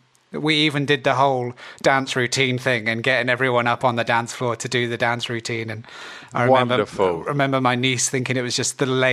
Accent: South West England, United Kingdom; Well, so I'm from Devon, right?

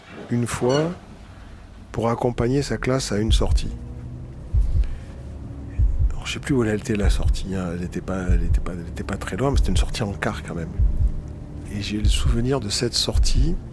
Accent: Marseille, Provence-Alpes-Côte d'Azur, France; moved away as an adult; now in Paris, France; J'habite à Paris. Je viens de Marseille. J'ai passé les 20 premières années de ma vie.

